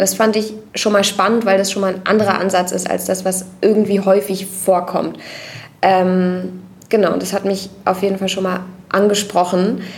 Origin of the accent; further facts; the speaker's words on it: Berlin, Germany; ich komme aus Berlin